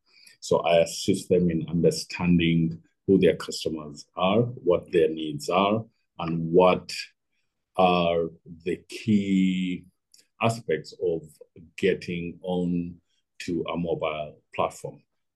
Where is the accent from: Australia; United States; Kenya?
Kenya; In my home country of Kenya, for example, 98% of all digital transactions are through mobile money.